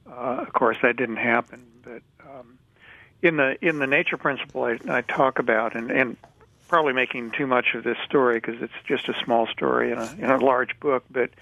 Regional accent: Raytown, Missouri, United States; Well, as a kid, I grew up outside of Raytown, Missouri, outside of Kansas City, and right on the edge of the suburbs.

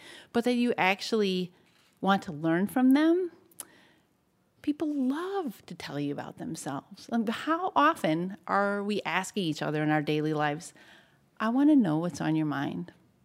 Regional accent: Wisconsin, United States; Wisconsinite. I thought of myself as a small town Wisconsin person. I learned pretty quickly that my hometown, 7,000 people, now 9,000 or 10,000, is not small town Wisconsin, right?

